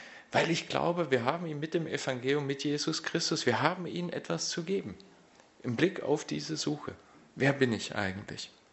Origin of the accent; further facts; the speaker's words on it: Heidenheim, Baden-Württemberg, Germany; Wer jetzt Fußballfan ist von euch, der kennt auch FC Heidenheim. Das ist tatsächlich die Kreisstadt, wo ich herkomme.